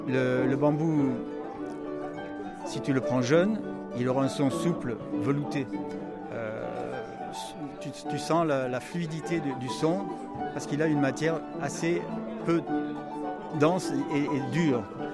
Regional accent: Occitanie, France; Montpellier, Béziers, enfin de tous ces coins. Et c'est mon pays d'origine, d'ailleurs.

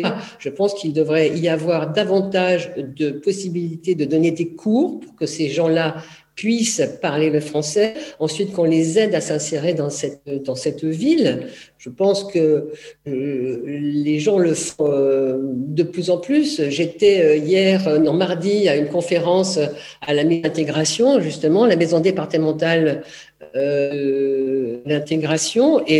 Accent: Grand Est, France; born there; moi quand je suis née donc dans le Nord-Est, nationalité italienne, puisqu'on n'était toujours pas naturalisé, et je suis née là, dans ce que je vous ai dit, une rue où il n'y avait pratiquement que des Italiens.

